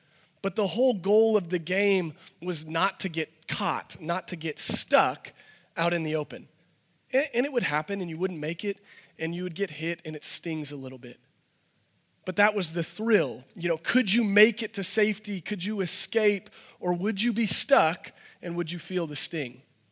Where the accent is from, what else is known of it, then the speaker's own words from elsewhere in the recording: Branson, Missouri, United States; We grew up in Branson, in the boonies of Branson, and so there wasn't much else to do.